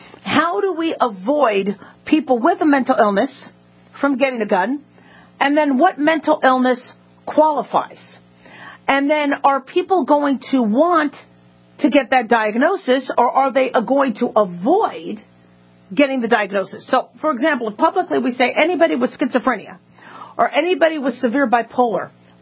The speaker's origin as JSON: {"language": "English", "town": "Phoenix", "region": "Arizona", "country": "United States", "tie": "born or raised there", "said": "I grew up in Phoenix, kind of know where that is."}